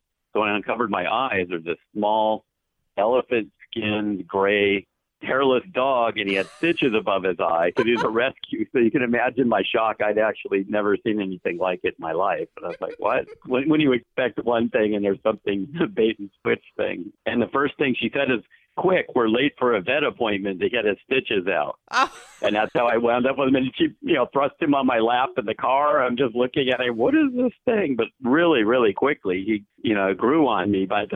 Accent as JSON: {"language": "English", "town": "Sunnyvale", "region": "California", "country": "United States", "said": "from Sunnyvale, California"}